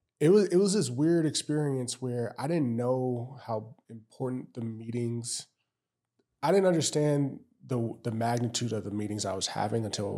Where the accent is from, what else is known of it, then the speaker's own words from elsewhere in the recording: Los Angeles, California, United States; And we're just talking about like growing up in Los Angeles, football culture.